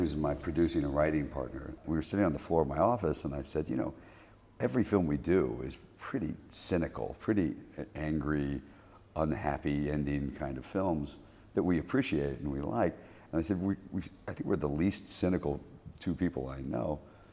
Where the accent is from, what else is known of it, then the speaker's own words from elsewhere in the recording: Kentucky, United States; I grew up in Kentucky and wasn't high on my list of things to study in school.